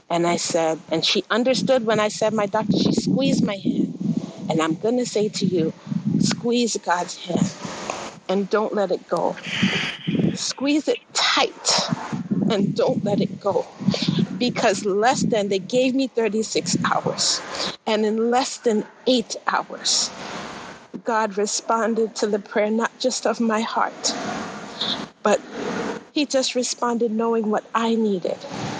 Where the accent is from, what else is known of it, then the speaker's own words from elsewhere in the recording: New York, United States; I run an urban farm in Maryland. I'm a New Yorker that lives in Maryland.